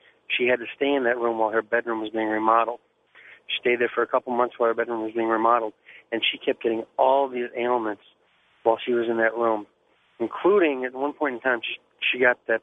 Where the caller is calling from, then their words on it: Connecticut, United States; from Connecticut.